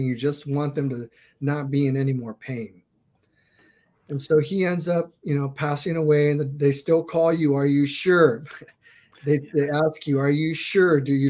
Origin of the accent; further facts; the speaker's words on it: Texas, United States; since I'm from Texas, I requested Fort Sam Houston so I could be close to family.